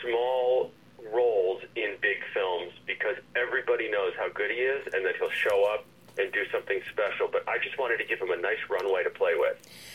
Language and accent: English; Cambridge, Massachusetts, United States; I'm from Cambridge, and I know this the robbery really well.